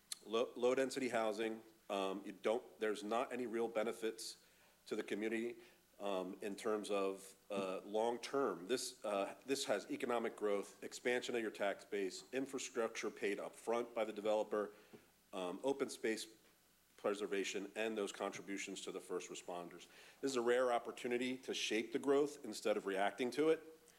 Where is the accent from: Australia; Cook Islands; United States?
United States; Ventnor City, New Jersey; I'm on the planning board in my hometown of Ventnor City.